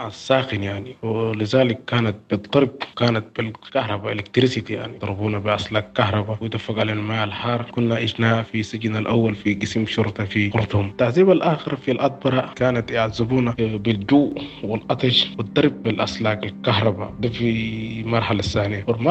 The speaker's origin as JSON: {"language": "Arabic", "country": "Egypt", "moved": "yes", "said": "كانت الهجرة من مصر إلى ليبيا إلا كان عن طريق تهريب. وخلاص دفعت فلوس التهريب وانتقلت من القاهرة إلى اسكندرية"}